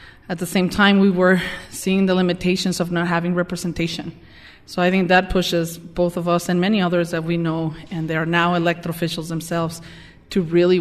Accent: Mexico; now in Salt Lake City, United States; So I am a transplant to Salt Lake City. Actually, I'm an immigrant to this great nation. I was born and raised in Mexico

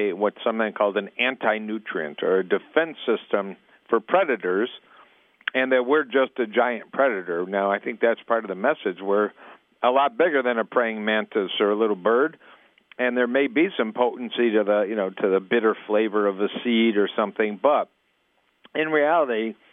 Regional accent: Michigan, United States; I had trained in Dallas for 3 years, but I'm from Michigan, came back July 1, 1990.

